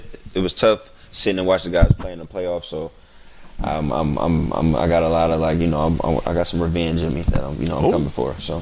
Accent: Cleveland, Ohio, United States; also born or lived in Youngstown; Because I grew up in Ohio. Cleveland, Youngstown, where everybody cheered for LeBron.

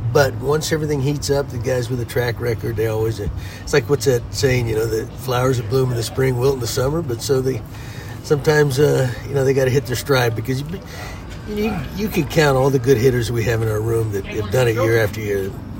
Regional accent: Ireland; An old Irishman. I'm an Irishman

